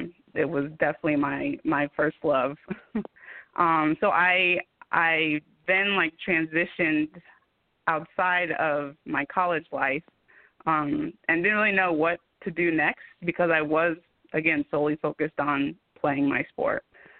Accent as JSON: {"language": "English", "town": "Denver", "region": "Colorado", "country": "United States", "tie": "born or raised there", "said": "it was a culture shock for me just growing up in Denver and playing soccer and then moving to Atlanta"}